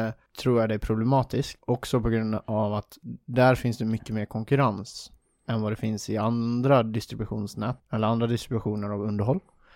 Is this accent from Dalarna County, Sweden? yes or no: yes; Dalarna County, Sweden; Jag är från Dalarna. Skärp dig.